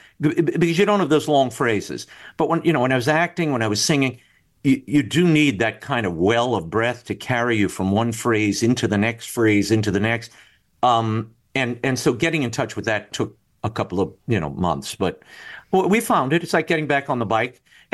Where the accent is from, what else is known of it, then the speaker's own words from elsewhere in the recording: New Orleans, Louisiana, United States; I grew up in New Orleans. I still live in New Orleans. And I went to a high school of performing arts here.